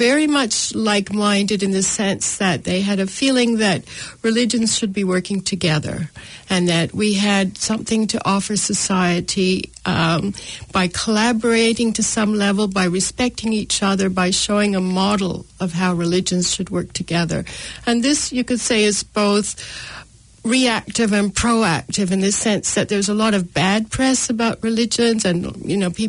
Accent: Montreal, Quebec, Canada; now in New Zealand; my funny accent, which is a bit of a hybrid. I'm from Canada. I'm from Montreal, Canada, but I've lived now in New Zealand for close to 30 years. My husband is from here. My children were all born here.

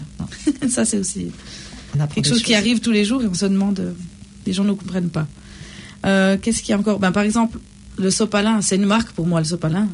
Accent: Neuchâtel, Switzerland; je suis de Neuchâtel, ma Eva est du Jura et c'est différent.

